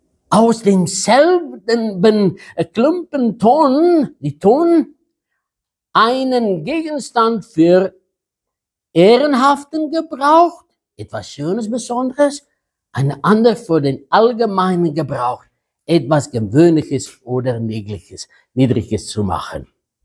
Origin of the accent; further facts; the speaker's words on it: South Africa; German is a second language; ich komme aus Südafrika, habe ein bisschen in Afrika gearbeitet